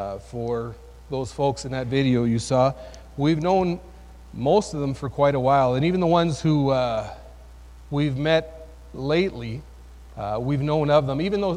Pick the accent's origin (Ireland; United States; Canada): Canada; if you haven't noticed, I'm Canadian.